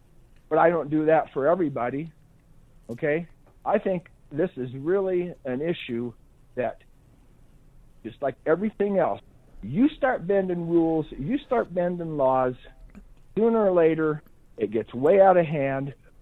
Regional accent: Nebraska, United States; they see I have a red hat on turned backwards because I'm from Nebraska.

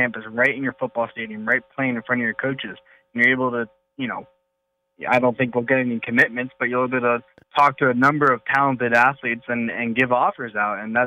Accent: Key West, Florida, United States; You know, I'm from Key West, Florida. I watch a lot of South Florida football.

